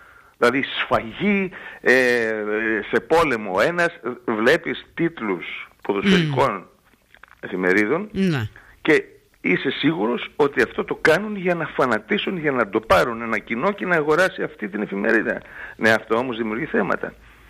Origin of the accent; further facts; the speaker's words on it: Volos, Thessaly, Greece; Ολυμπιακός Βόλο, ας πούμε, να πω, από την πατρίδα μου.